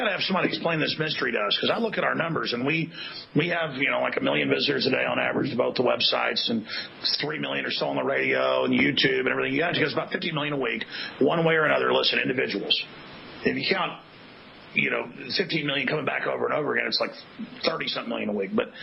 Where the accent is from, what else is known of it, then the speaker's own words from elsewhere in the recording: Texas, United States; This is what it was like growing up in Texas.